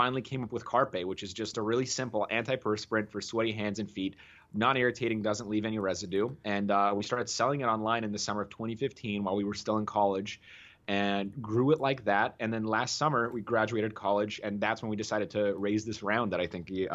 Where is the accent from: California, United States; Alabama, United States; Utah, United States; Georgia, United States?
Utah, United States; now in North Carolina, United States; I'm from Utah.